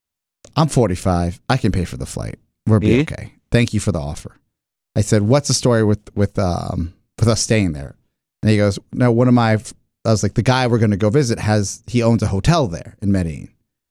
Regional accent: La Paz, Bolivia; now in United States; I'm from La Paz, Bolivia, right?

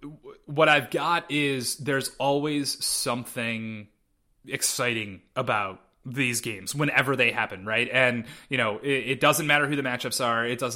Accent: Westlake, Ohio, United States; I mean, I'm actually not from Cleveland. I'm from Westlake, Ohio, which is not Cleveland.

